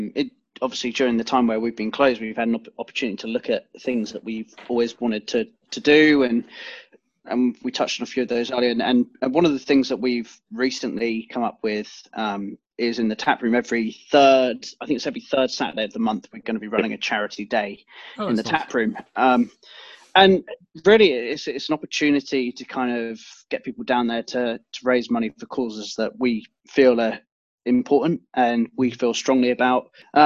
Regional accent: Reading, South East England, United Kingdom; we grew up in Reading

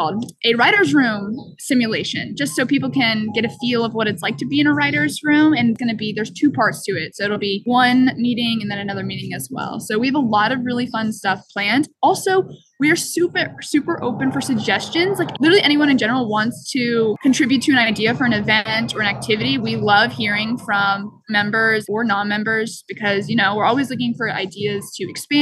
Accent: Houston, Texas, United States; now in New York, United States; So I am a sophomore in film and TV, and I'm from Houston, Texas. I live close to Washington Square

